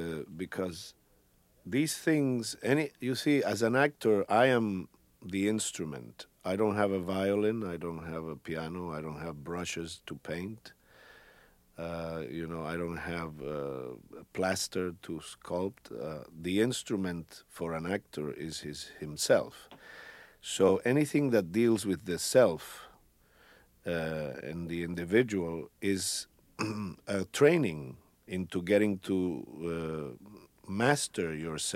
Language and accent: English; Puerto Rico; first language es; English is a second language; now in New York, United States; Yes, I could have stayed in Puerto Rico and acted, but I don't think I would have had the exposure that I've had coming to New York.